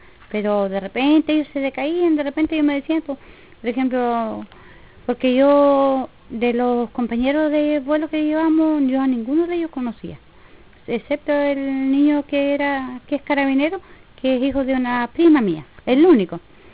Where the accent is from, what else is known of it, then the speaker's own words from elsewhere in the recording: Alto Palena, Los Lagos, Chile; Nací y criada en Alto Palena.